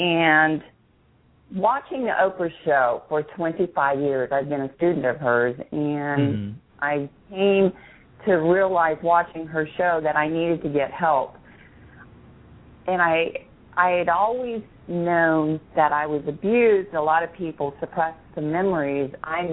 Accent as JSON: {"language": "English", "town": "Kansas City", "country": "United States", "tie": "born or raised there", "moved": "as an adult", "said": "I was born and raised in Kansas City. I am a Midwest gal. And not liking the winters and the summer of 1985, I moved to Southwest Florida. I have resided here ever since."}